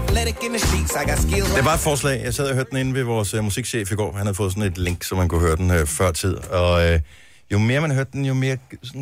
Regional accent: Funen, Region of Southern Denmark, Denmark; jeg er fra Fyn

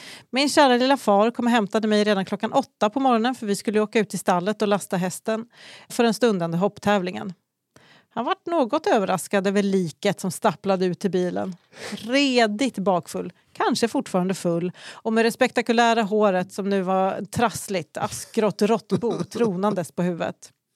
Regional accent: Västerås, Västmanland County, Sweden; born or raised there

